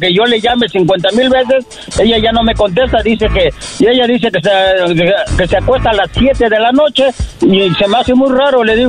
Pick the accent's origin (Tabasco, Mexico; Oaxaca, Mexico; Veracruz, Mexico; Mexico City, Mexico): Tabasco, Mexico; Del estado de Tabasco.